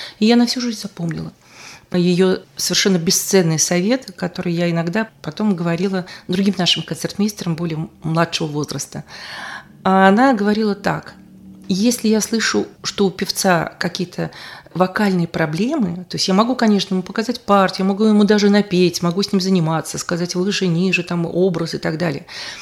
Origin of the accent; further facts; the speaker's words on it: Belarus; я была одна из Беларуси, была самая молодая.